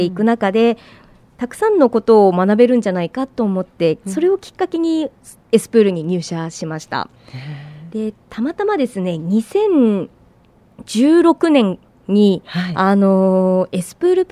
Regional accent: Aomori, Japan; 当時の狭い視野だったら地元の青森だったのかもしれないですけれども

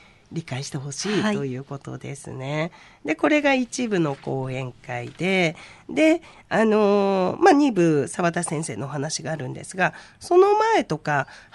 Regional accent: Seto, Aichi, Japan; 私あの、まあ、瀬戸で生まれて瀬戸で育って

